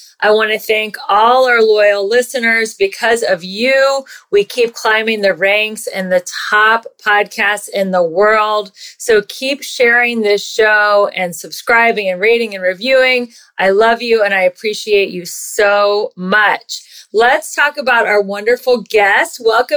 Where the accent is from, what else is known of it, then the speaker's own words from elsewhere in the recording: Cincinnati, Ohio, United States; which I'm from Cincinnati, which borders Kentucky, as you know.